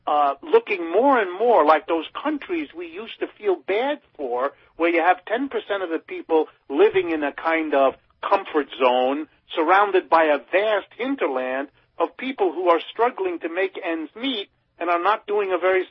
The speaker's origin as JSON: {"language": "English", "town": "Youngstown", "region": "Ohio", "country": "United States", "tie": "born there", "said": "I was born in Youngstown, Ohio, which is like a poster child of the very disaster we're talking about."}